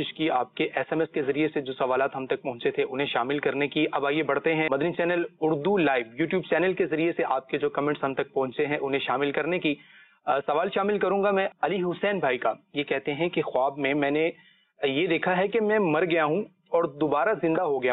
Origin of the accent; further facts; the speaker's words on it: Darya Khan, Punjab, Pakistan; اور میں دریا خان سے ہوں۔